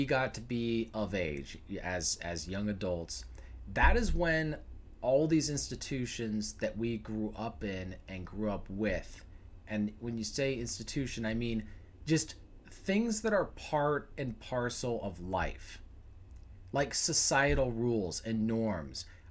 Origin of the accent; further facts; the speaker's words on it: Bellevue, Washington, United States; I didn't think my hometown of Bellevue, Washington would go from being this middle-class town